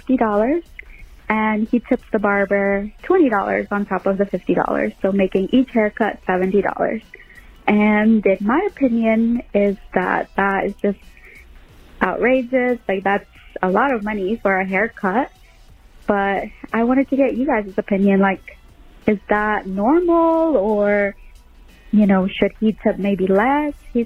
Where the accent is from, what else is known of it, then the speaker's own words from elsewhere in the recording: North Carolina, United States; I'm from North Carolina.